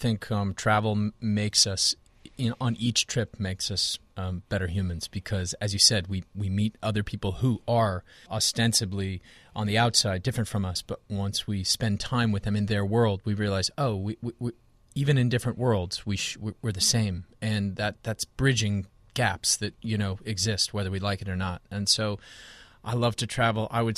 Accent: California, United States; So yeah, I'm from California originally.

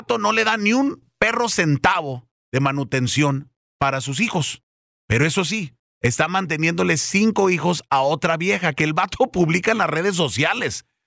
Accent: United States; Yo soy chicano

